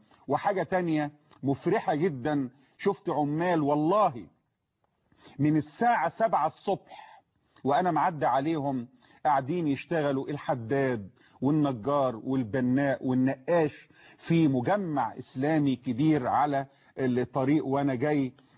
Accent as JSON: {"language": "Arabic", "country": "Egypt"}